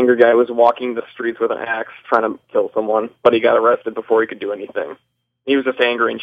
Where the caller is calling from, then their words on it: Wisconsin, United States; from Wisconsin.